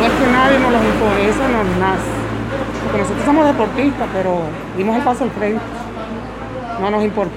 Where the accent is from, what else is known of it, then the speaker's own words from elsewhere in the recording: Cuba; nosotros somos solidarios, los cubanos somos así